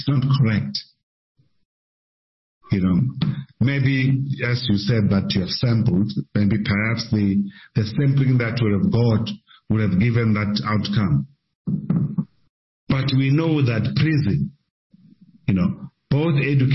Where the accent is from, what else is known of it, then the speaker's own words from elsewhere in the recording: Tembisa, Gauteng, South Africa; I'm coming from Tembisa, stay in Tembisa.